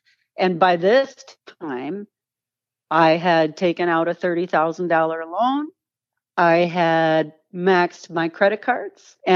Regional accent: California, United States; I'm that lady from California. I'm also a divorced mom of a kid.

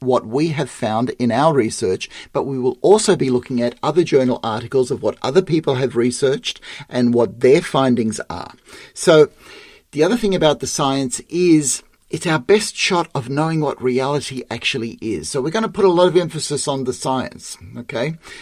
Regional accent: Sydney, New South Wales, Australia; And I'm from Sydney, Australia.

